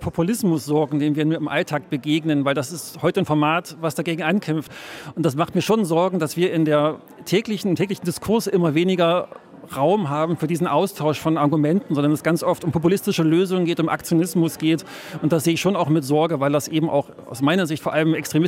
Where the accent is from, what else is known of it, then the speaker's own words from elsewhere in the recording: Leipzig, Saxony, Germany; ich bin 47 Jahre, komme aus Leipzig